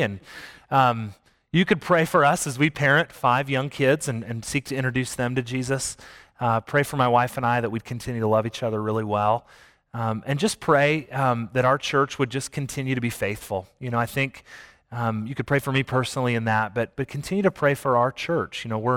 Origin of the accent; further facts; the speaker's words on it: South Dakota, United States; I'm from South Dakota. You live in South Dakota, you got to drive a pickup.